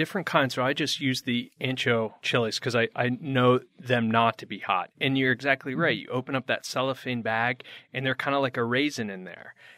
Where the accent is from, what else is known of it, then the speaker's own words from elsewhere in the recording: Connecticut, United States; Yeah, I grew up in Connecticut.